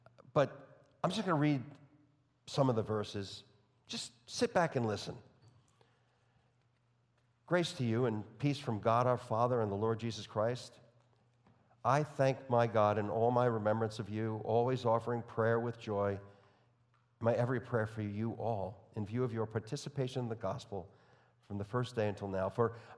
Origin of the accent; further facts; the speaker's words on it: New York, United States; accent: New York; You know, my New York accent is mostly gone, except when I speak really quickly. Then it just pops back in.